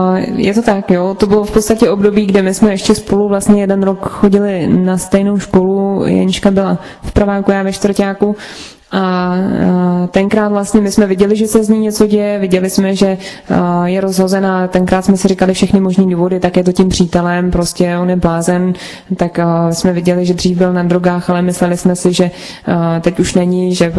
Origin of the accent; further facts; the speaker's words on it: Central Bohemian Region, Czechia; pocházíme ze samoty z Úlesa, Orlí hnízdo se to jmenuje, z kousíček za Prahou.